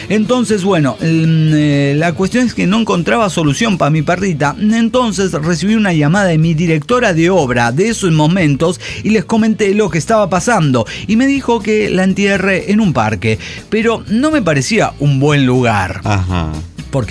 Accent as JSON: {"language": "Spanish", "town": "Pasto", "region": "Nariño", "country": "Colombia", "lives_now": "Bogotá, Colombia", "said": "La voy llevando llevando porque soy chica de Pasto, ¿no?"}